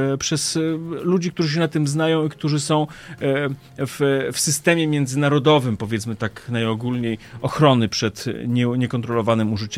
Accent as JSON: {"language": "Polish", "country": "Belarus", "said": "że my nie jesteśmy po prostu Ruscy, tylko że jesteśmy Białorusinami"}